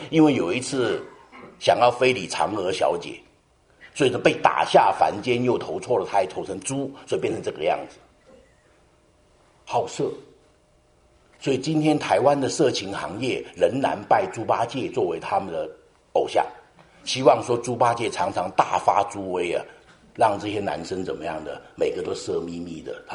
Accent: China; 我们中国人呢，什么都吃，大小通通要，死活不管

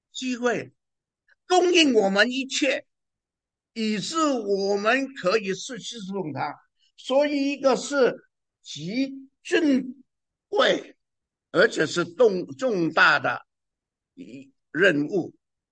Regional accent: Hong Kong; 我从香港来

